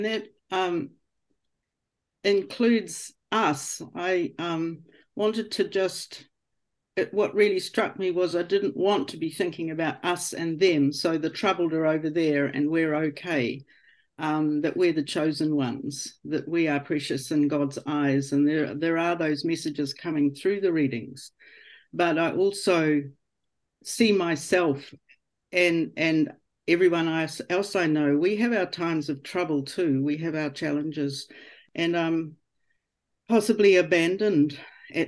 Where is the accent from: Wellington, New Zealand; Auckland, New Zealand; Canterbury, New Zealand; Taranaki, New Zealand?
Wellington, New Zealand; I'm from Te Awa Kairangi and I'm a semi-retired with a teaching background.